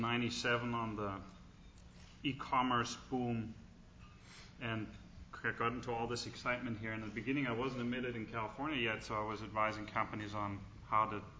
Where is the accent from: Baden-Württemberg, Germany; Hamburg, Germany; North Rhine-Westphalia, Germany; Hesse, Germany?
Hesse, Germany; but I'm from the German state of Hessen that had the first privacy law ever. It was born the same year as I was born in Hessen